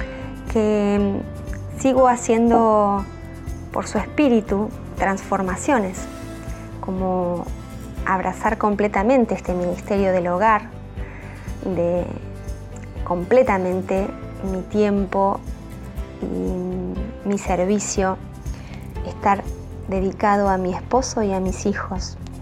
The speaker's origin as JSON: {"language": "Spanish", "country": "Argentina", "said": "soy argentina"}